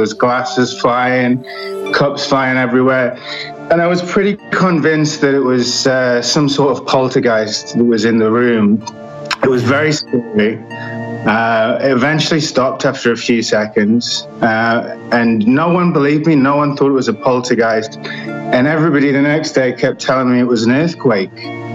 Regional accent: Newcastle, North East England, United Kingdom; now in United States; I am English, you're correct. I'm originally from Newcastle, so up in the north of England, but I've lived in the States for about 5 years now.

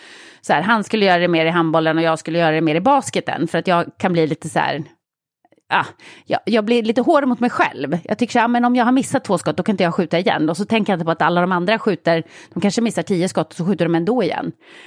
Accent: Norrland, Sweden; När jag var liten åkte jag jättemycket längdskidor. Eftersom jag är uppväxt i Norrland.

